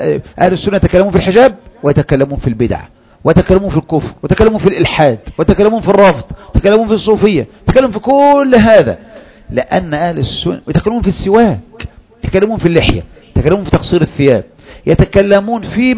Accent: Egypt; إحنا كمصريين مش أنت بس

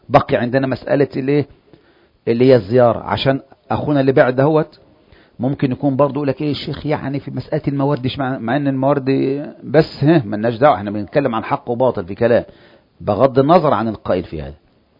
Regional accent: Egypt; احنا مصريين زي بعض وعارفين بعض كويس قوي

